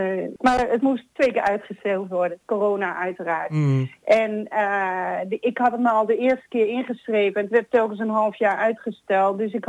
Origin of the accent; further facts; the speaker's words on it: Netherlands; Nou, we zijn Nederlanders en iedereen heeft wel een beetje passie voor de eilanden.